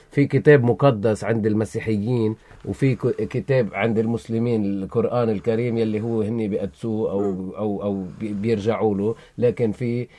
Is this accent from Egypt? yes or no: no; Lebanon; أنا كمواطن لبناني أولا قبل ما أكون مسيحي أو أرثوذكسي